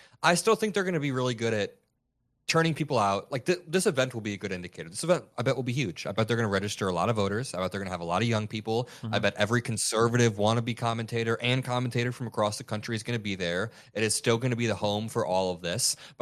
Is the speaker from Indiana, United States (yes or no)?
yes; Indiana, United States; there was a vigil in my hometown, like a really small hometown in Indiana